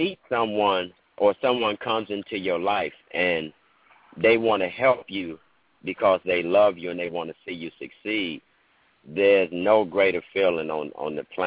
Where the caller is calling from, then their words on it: Detroit, Michigan, United States; I'm calling in from Detroit, Michigan.